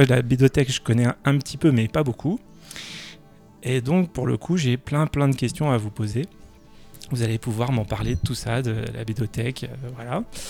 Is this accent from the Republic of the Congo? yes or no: no; Saint-Étienne, Auvergne-Rhône-Alpes, France; Parce que quand on est stéphanois et amateur de BD, il y a quelques endroits qui comptent.